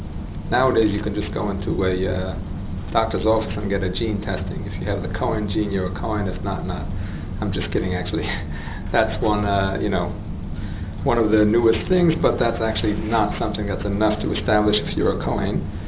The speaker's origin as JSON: {"language": "English", "region": "California", "country": "United States", "lives_now": "Miami, United States", "said": "I'm from California originally, now living in Miami."}